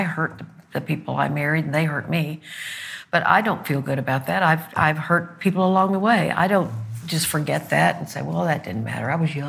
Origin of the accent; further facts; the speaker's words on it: Arkansas, United States; I mean, I'm from Arkansas.